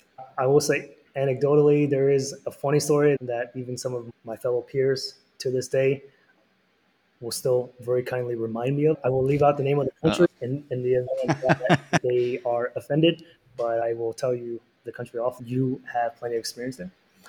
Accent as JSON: {"language": "English", "region": "New York", "country": "United States", "tie": "born or raised there", "said": "And being born and raised in New York during that time, I think I was, if I recall correctly, I was around 12 to 13 years old."}